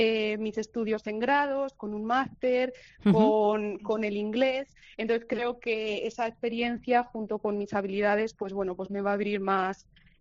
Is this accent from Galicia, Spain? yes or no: no; Valladolid, Castile and León, Spain; Valladolid es mi tierra, es donde están mis raíces y además es donde reside mi familia. Entonces, bueno, cuando yo llevas 5 años viviendo en el extranjero